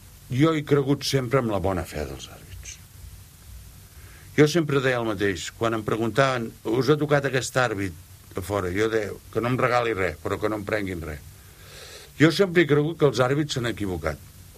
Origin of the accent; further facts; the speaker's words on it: Barcelona, Catalonia, Spain; jo sóc de Barcelona, nat a Gràcia